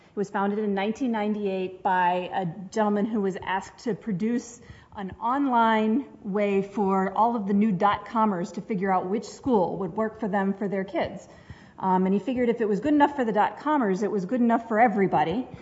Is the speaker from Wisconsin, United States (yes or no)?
yes; Milwaukee, Wisconsin, United States; I am from Milwaukee, and our program has been there since 2007.